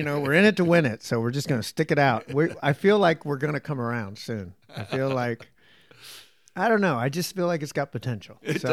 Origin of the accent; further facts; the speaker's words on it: Modesto, California, United States; I grew up in Modesto, California, where, you know, I was a big fish in a small pond.